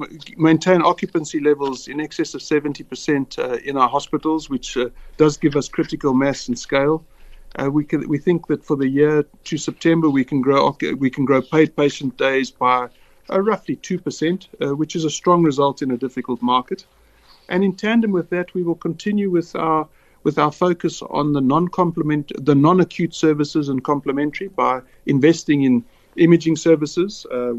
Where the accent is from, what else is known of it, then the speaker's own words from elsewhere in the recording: South Africa; as a healthcare provider, as a South African, as a human.